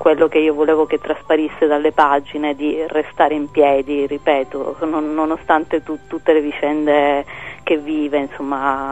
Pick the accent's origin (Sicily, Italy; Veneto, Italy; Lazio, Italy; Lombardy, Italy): Sicily, Italy; che ha lo sfondo appunto del paesaggio, della mia terra, della mentalità, anche se ovviamente è una Sicilia che magari non è mai esistita così